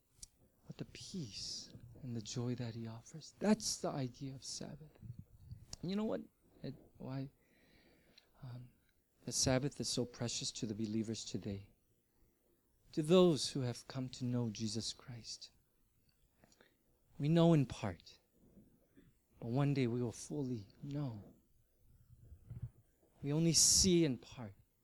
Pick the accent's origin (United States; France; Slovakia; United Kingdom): Slovakia; Komarno, Nitra Region; English is a second language; And there I would wait about 2 more hours before I would finally make it to my hometown of Komarno.